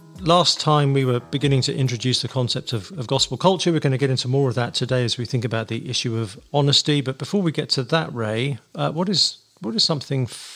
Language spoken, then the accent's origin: English; England, United Kingdom; I'm from England, so hunting isn't quite the same thing, unless you have your own estate.